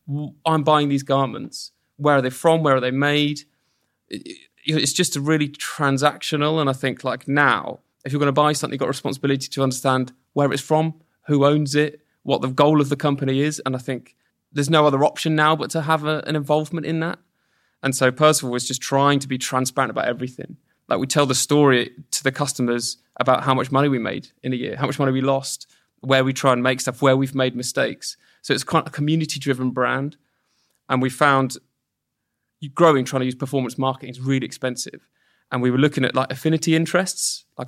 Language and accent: English; Portsmouth, South East England, United Kingdom; also born or lived in Brighton; So I've been down in Brighton in some form or another my whole life. Yeah, I just love it. I grew up in Portsmouth, so you know, it's a bit better.